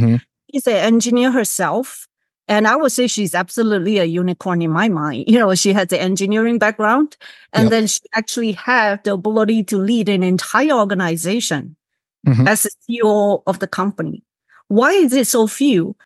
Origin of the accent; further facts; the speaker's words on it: Singapore; possibly because I came from Singapore and I always grew up with the understanding that, well, we don't have natural resources. We are a small, tiny country.